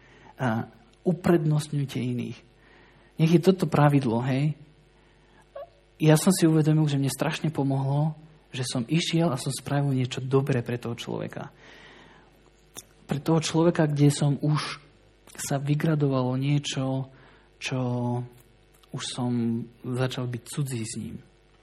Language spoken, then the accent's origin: Slovak; Báčski Petrovec, Vojvodina, Serbia; Ďalší príbeh sa udial v mojom rodnom meste, Bátskom Petrovci. A v tom zbore, kde som vyrastal